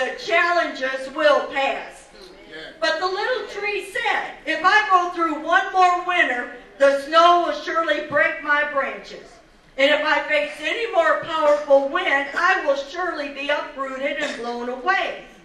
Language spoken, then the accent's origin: English; Missouri, United States; I should know. I'm from Missouri. And I'm stubborn.